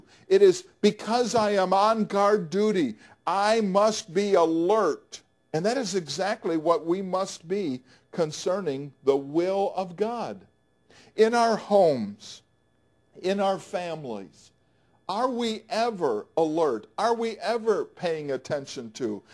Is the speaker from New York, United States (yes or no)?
yes; New York, United States; But when I was a little boy growing up in Western New York, I began my lifelong love of trains.